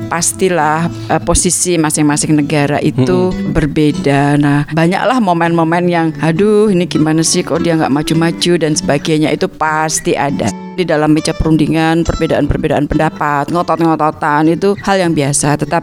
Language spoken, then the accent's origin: Indonesian; Indonesia; saya dari Indonesia